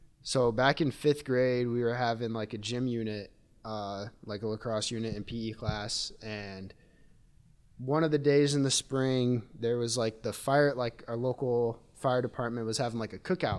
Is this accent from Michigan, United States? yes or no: yes; Saline, Michigan, United States; Yeah, so I'm from Saline, Michigan. It's just south of Ann Arbor, for those who don't know. It's kind of a smaller town, you know.